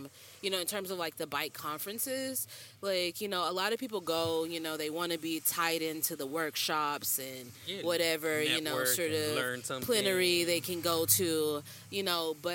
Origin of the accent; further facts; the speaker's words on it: South Carolina, United States; also born or lived in Washington, District of Columbia, United States / New Orleans / Atlanta; I grew up in South Carolina. I lived in DC in the Maryland area. I've lived in New Orleans. I lived in Atlanta.